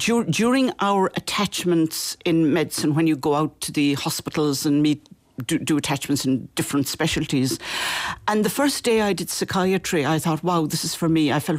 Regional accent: Ballinoe, Munster, Ireland; I grew up in a place called Ballinoe in County Cork, and I still go back there. I've got very strong ties to the place.

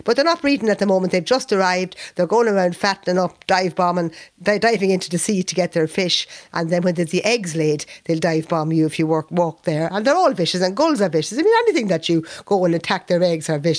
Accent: Leinster, Ireland; I come from County Louth, and we used to go to the beach over there in Allagasson and Claverhead, all along the coast there

